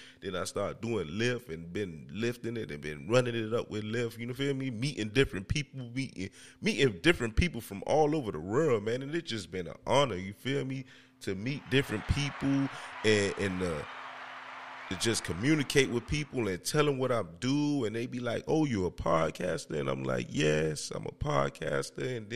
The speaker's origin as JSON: {"language": "English", "town": "Miami Gardens", "region": "Florida", "country": "United States", "lives_now": "Pembroke Pines, United States", "said": "you know I'm a podcaster from Miami Gardens, Florida. You know what I'm saying? I'm based off in Pembroke Pines."}